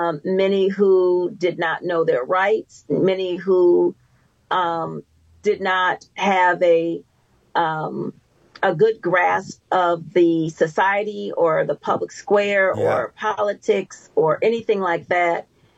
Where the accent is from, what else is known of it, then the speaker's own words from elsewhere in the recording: Michigan, United States; I was in Michigan. I grew up in Michigan.